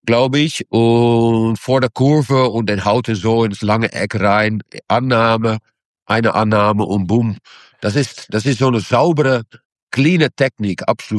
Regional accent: Anderlecht, Brussels-Capital Region, Belgium; born there; first language French; German is a second language; Ich bin in Anderlecht geboren und meine ersten Wörter waren Französisch. Weil da wurde Französisch gesprochen.

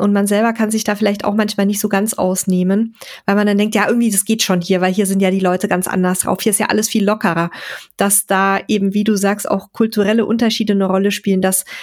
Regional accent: Germany; Wir leben ja als Deutsche

